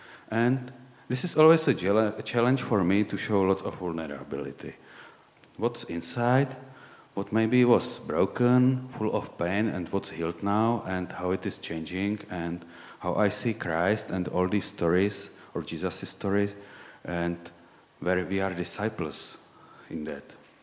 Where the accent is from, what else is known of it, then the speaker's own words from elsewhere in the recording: Czechia; English is a second language; I was raised here in Czech Republic, and after the fall of communism in late 1980s or at the beginning of 1990s, here was re-established Boy Scouting